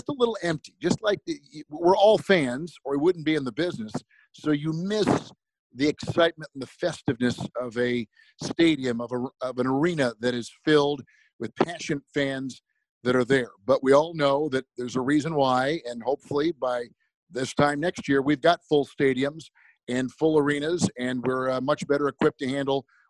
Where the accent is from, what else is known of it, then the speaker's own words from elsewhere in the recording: Green Bay, Wisconsin, United States; also born or lived in St. Louis; when I was a kid growing up in Green Bay, and before that in St. Louis, but we left St. Louis when I was about 5 or 6.